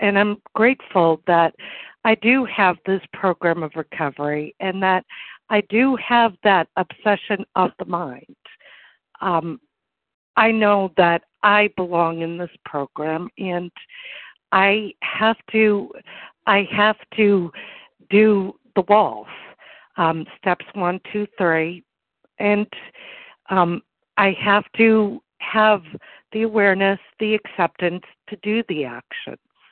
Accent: Massachusetts, United States; I'm from Massachusetts.

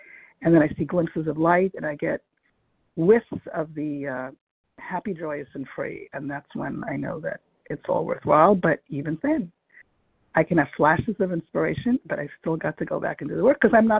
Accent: Brooklyn, New York, United States; I'm from Brooklyn.

